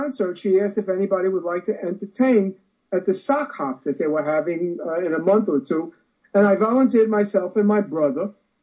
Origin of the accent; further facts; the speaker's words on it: Brooklyn, New York, United States; I grew up in Brighton Beach, and right now today, Brooklyn is like the new downtown Manhattan.